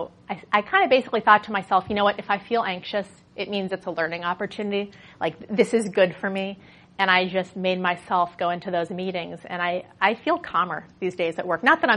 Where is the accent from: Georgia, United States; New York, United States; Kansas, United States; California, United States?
New York, United States; New York City; also born or lived in Massachusetts; I grew up in New York City, and I barely drove my whole growing up. And so when I moved to Massachusetts, I started to drive a little more.